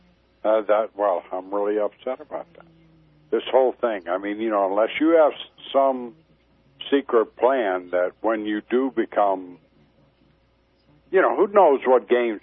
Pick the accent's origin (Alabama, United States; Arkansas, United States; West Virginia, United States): West Virginia, United States; You know, I am from West Virginia.